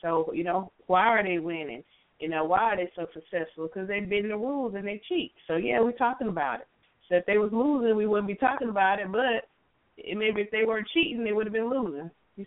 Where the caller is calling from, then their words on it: Atlanta, Georgia, United States; Hey, Frank. I'm calling from Atlanta.